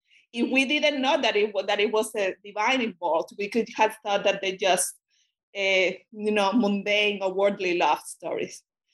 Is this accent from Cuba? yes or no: yes; Cuba; first language Spanish; English is a second language; I'm a Spanish speaker, and I grew up in Cuba